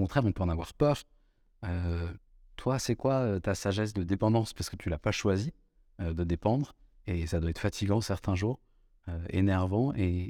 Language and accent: French; France; on est beaucoup de Français à se plaindre